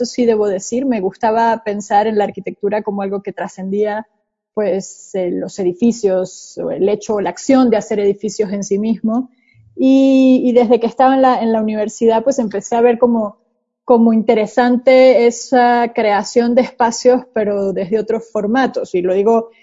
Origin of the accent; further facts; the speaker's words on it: Venezuela; vivía en Venezuela, crecí en Venezuela y empecé a estudiar la universidad allá